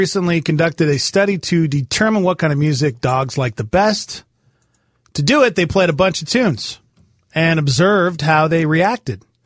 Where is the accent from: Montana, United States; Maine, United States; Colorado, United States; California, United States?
Montana, United States; growing up in the 80s and 90s in Montana, there was a pop station